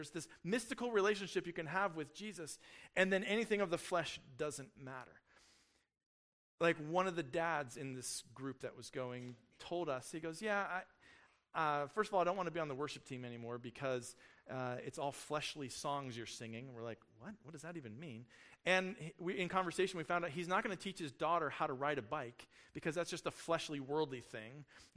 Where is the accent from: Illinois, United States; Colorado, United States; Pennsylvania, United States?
Colorado, United States; Colorado Springs; I grew up in Colorado Springs for middle school and high school.